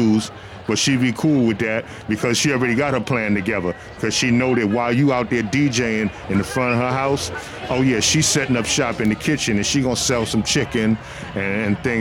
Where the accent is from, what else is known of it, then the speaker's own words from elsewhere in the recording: Brooklyn, New York, United States; Growing up in Brooklyn, man, I just remember going to like the block parties in the 70s